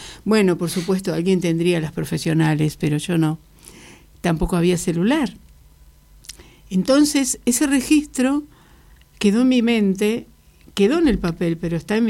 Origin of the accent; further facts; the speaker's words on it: Chacabuco, Buenos Aires Province, Argentina; born there; Yo nací en Chacabuco